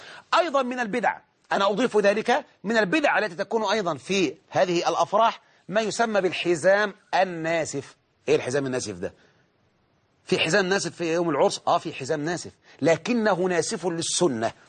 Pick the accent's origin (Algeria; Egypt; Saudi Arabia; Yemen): Egypt; طبعا هذا عندنا في مصر، وإن كان الحمد لله قل الآن